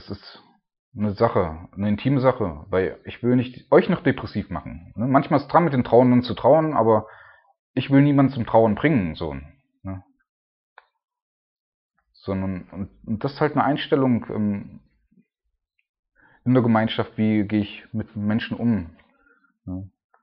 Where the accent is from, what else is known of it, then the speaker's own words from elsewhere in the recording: Saxony-Anhalt, Germany; Ich mein, noch nicht mal ich bin Deutscher, in Sachsen-Anhalt aufgewachsen, also ein Ossi.